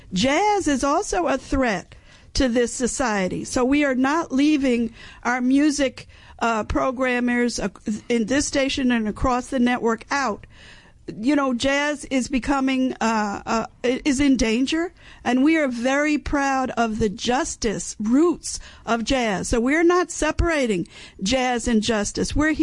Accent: New York City, New York, United States; I grew up listening in New York City to WBAI.

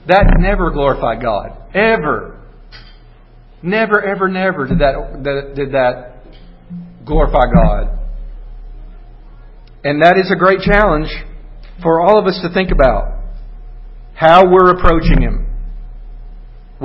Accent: Alabama, United States; Growing up in Alabama, that's a thing.

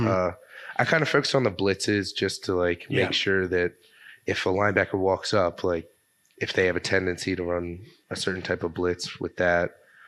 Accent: Philadelphia, Pennsylvania, United States; I grew up in Somerton's in Northeast Philadelphia.

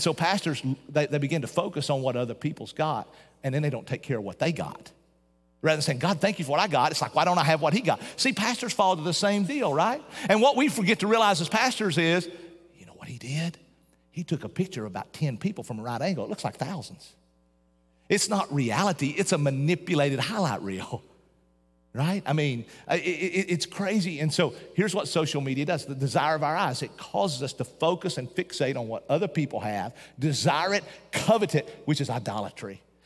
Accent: Appalachia, United States; We had a stove in the back of the house I grew up in Appalachian Mountains, all right?

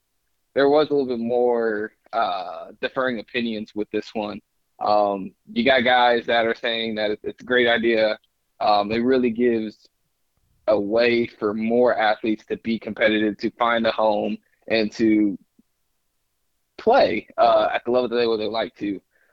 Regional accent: Broken Arrow, Oklahoma, United States; I'm from Tulsa, Broken Arrow, Oklahoma, Tulsa, Oklahoma.

